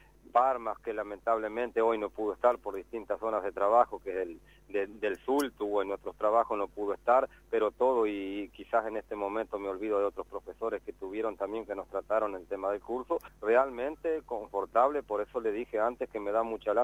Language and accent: Spanish; Durazno, Uruguay; also born or lived in Tacuarembó; now in San José, Uruguay; yo soy del departamento soy nativo de Durazno, pero vivo en el departamento de Tacuarembó. Digo, tengo mi casita, mi ranchito ahí en Paso de los Toros, uh-huh. pero hace 6 años que estoy acá en el departamento de San José, en Sierras de Mahoma.